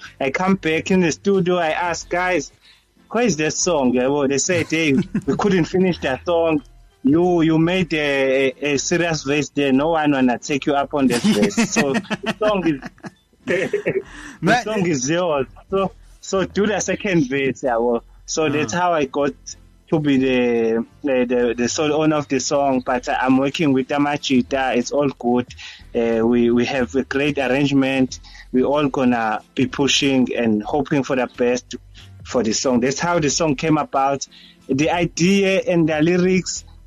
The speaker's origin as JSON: {"language": "English", "town": "Inanda", "region": "KwaZulu-Natal", "country": "South Africa", "said": "So usually I'm from Inanda, I'm based in Inanda."}